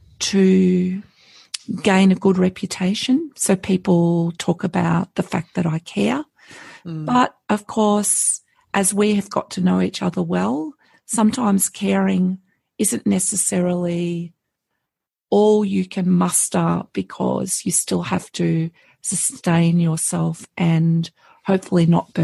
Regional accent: Pascoe Vale, Victoria, Australia; growing up in Pasco Vale, I was on the northern side of the Yarra.

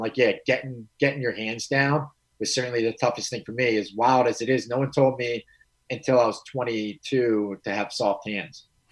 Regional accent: United States; if they would rank me on hands because I'm American, I'd be like 22.

